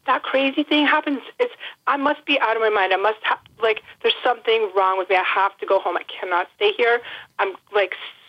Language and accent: English; Boston, Massachusetts, United States; Now, in the 60s and 70s, I grew up outside Boston, you know, here in Massachusetts.